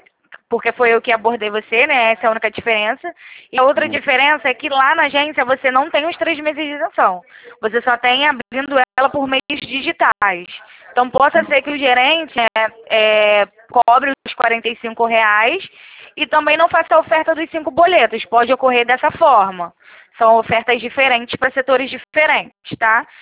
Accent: Rio de Janeiro, Brazil; Eu sou da Central de Atendimento de Pessoa Jurídica, eu sou do Rio

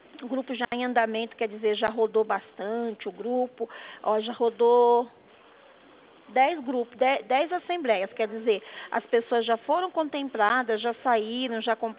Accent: Sorocaba, São Paulo, Brazil; eu sou consultora financeira do Banco Santander, sou daqui de Sorocaba mesmo, tá?

